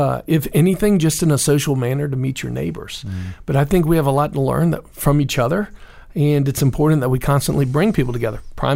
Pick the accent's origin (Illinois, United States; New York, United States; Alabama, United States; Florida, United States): Florida, United States; Tallahassee; But I was raised in Tallahassee.